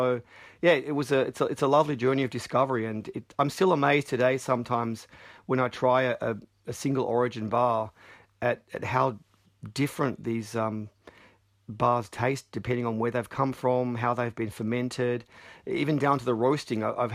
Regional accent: Australia; now in United States; when you live in Southern California as an Australian, you're always on a quest to find good coffee.

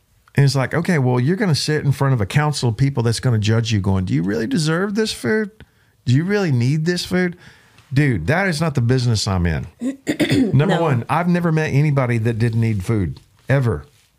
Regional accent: Glen Rose, Texas, United States; so I'm in my hometown of Glen Rose, Texas.

